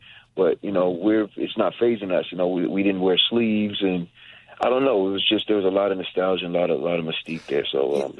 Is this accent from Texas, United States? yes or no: no; Virginia, United States; I'm from Virginia and I'm used to the cold